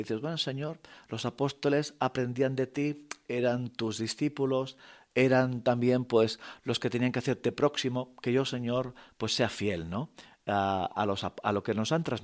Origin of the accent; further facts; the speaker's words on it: Cornellà de Llobregat, Catalonia, Spain; Yo soy del clero de Barcelona, yo me formé de pequeñito ya en el seminario menor de Barcelona, con 14 años, manifesté al párroco de mi parroquia, de un barrio obrero, de un pueblo de mucha también inmigración, en Cornellà de Llobregat